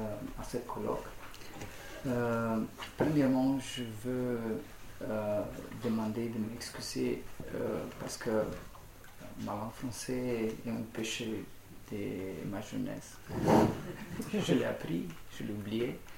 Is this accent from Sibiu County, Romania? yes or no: yes; Sibiu, Sibiu County, Romania; French is a second language; Je travaille à la faculté de théologie du Sibiu en Transylvanie.